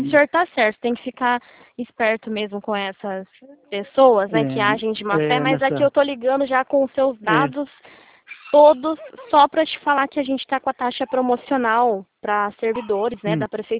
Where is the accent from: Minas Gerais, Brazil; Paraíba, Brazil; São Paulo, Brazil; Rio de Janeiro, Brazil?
São Paulo, Brazil; Limeira; eu sou de Limeira, São Paulo.